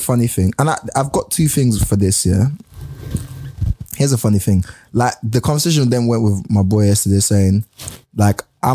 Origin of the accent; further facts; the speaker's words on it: Lagos, Nigeria; I grew up in Lagos.